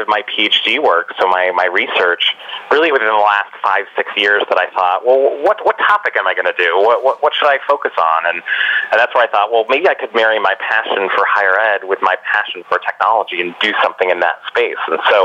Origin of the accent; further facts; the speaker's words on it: Rochester, New York, United States; when I grew up, I grew up in Rochester, New York, in the shadow of Eastman Kodak Company, and my father worked for Eastman Kodak Company.